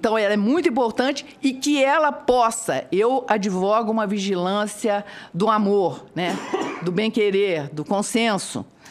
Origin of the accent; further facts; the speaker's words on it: Brazil; Nós somos do Brasil mesmo, eu adoro isso aqui